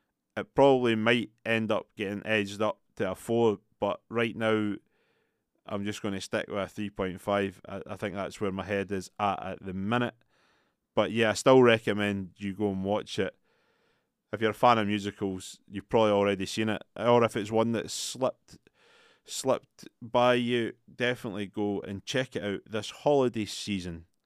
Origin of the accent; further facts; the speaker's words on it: Scotland, United Kingdom; We are obviously Scottish people, so we know where to find things in the UK